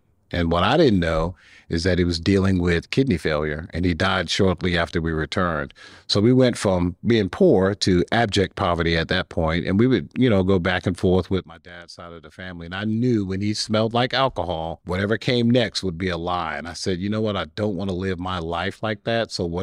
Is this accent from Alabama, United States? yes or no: yes; Bessemer, Alabama, United States; So, you know, I grew up in the Bessemer area, and, you know, court ordered integration.